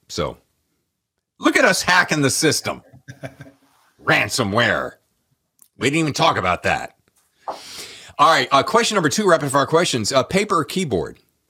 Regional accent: Winston-Salem, North Carolina, United States; and then you get up in Carolina, which is, I'm from Winston-Salem.

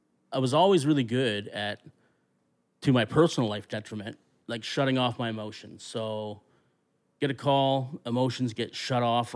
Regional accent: New Minas, Nova Scotia, Canada; Now, before that, I mean, I grew up in the Annapolis Valley in New Minas.

